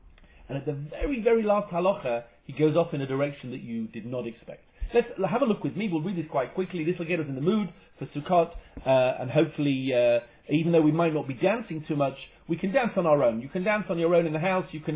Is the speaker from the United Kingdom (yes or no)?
yes; Yorkshire and the Humber, United Kingdom; I come from Yorkshire, which is a place in the north of England where everybody is notoriously miserable.